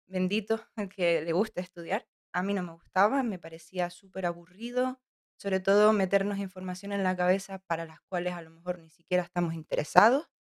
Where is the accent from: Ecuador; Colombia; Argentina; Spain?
Spain; Canary Islands; born there; yo vengo de una familia realmente residente extranjera. Ellos se vinieron, mis padres se vinieron, si no me equivoco, en el 92 o así. Yo nací un par de años después aquí en Tenerife.